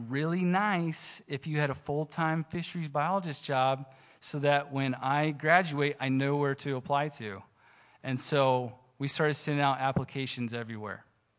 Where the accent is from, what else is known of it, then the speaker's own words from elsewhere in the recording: Kansas, United States; also born or lived in Idaho; now in Kodiak, United States; We grew up in Kansas. We were last in Idaho.